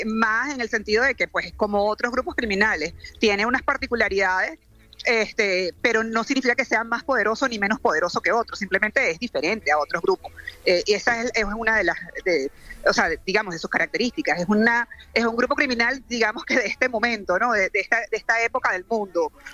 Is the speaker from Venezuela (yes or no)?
yes; Venezuela; somos 30 millones de venezolanos. O sea, las víctimas de la tragedia venezolana somos todos los venezolanos.